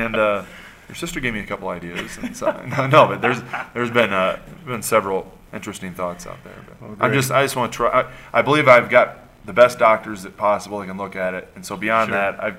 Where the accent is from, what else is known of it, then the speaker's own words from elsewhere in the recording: Missouri, United States; You know, I'm from Missouri, from a show me state, and let's prove it kind of thing.